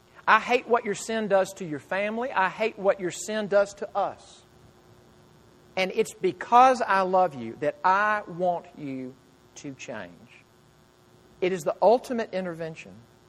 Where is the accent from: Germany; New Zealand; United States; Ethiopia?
United States; the South; accent: southern; My southern accent says intervention, but it's intervention.